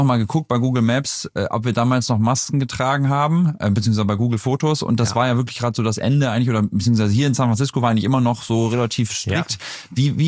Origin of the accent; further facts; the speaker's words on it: Hamburg, Germany; Ich bin ja auch Hamburger insofern.